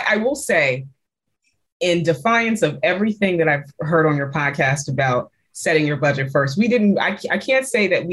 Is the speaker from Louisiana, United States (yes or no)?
no; New York, United States; And so I grew up on Long Island.